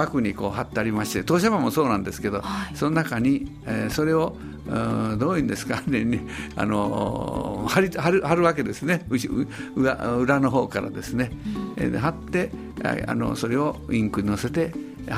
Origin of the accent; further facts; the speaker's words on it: Maizuru, Kyoto, Japan; それから私がですね、34歳まで舞鶴に生まれ育ったもんですから、